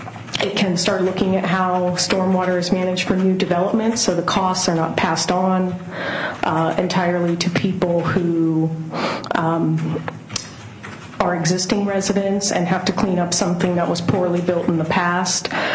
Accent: Black Diamond, Washington, United States; now in Bellevue, United States; I live in Bellevue, and I grew up in Black Diamond

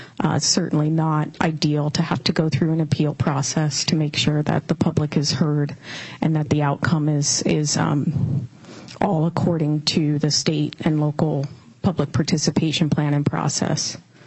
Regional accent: Black Diamond, Washington, United States; now in Bellevue, United States; But I live in Bellevue, and I grew up in Black Diamond.

